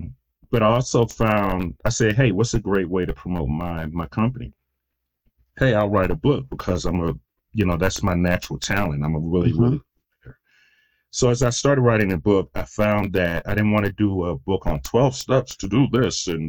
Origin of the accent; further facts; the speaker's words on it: Detroit, Michigan, United States; So I'm from Detroit, Michigan. My father was a Detroit musician, and I grew up in that lifestyle in the 70s.